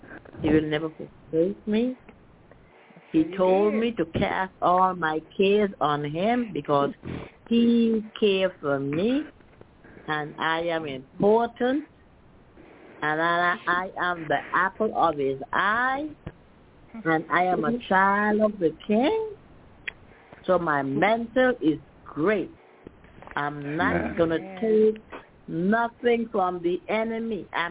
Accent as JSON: {"language": "English", "town": "Crawfordville", "region": "Florida", "country": "United States", "also_born_or_lived": "Tallahassee", "said": "so I am from the country called Crawfordville. Crawfordville, Florida. We are in the country."}